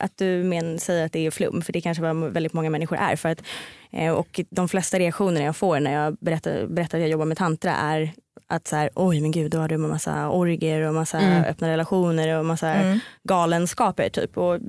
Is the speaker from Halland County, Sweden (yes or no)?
no; Stockholm, Stockholm County, Sweden; Men jag kommer från Stockholm.